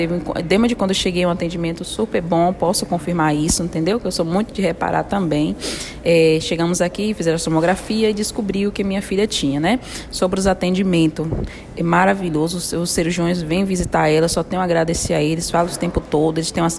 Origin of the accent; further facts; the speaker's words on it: Barrolândia, Bahia, Brazil; sou de Barrolândia, município de Belmonte.